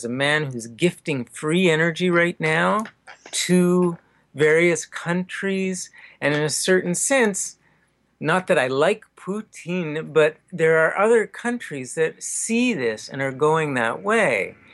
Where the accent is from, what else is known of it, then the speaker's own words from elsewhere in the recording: Canada; I'm a Canadian.